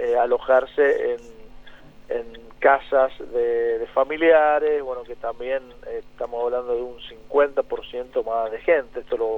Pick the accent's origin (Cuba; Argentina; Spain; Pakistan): Argentina; San Juan; hoy los sanjuaninos están optando por esta modalidad, que somos privilegiados los sanjuaninos en esta apertura del turismo interno